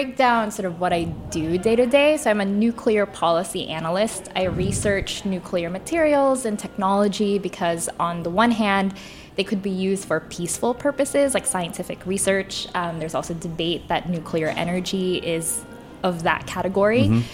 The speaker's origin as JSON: {"language": "English", "country": "Philippines", "tie": "born or raised there", "said": "I grew up in the Philippines. We don't have nuclear power"}